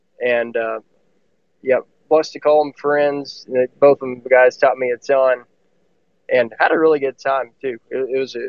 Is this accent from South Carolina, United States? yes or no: no; Needville, Texas, United States; So I grew up in Needville, a little town. We're about an hour southwest of Houston.